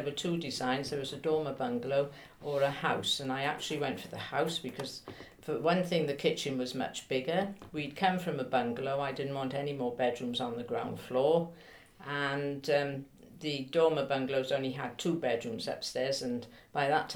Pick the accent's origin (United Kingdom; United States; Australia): United Kingdom; Cardiff, Wales; born there; I was born in Cardiff.